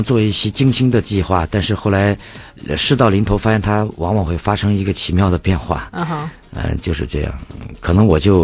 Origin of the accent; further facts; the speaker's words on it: Chengdu, Sichuan, China; accent: Sichuan; 对，所以说我还是基本填的是四川成都。